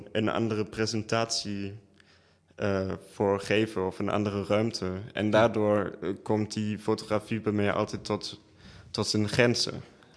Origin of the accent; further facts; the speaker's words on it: Germany; also born or lived in Amsterdam / Berlin; now in Netherlands; Ja, ik ben in Duitsland opgegroeid, maar ik heb wel een Nederlands eindexamen. Dus ik op een gegeven moment naar Amsterdam verhuisd en heb daar mijn school afgemaakt.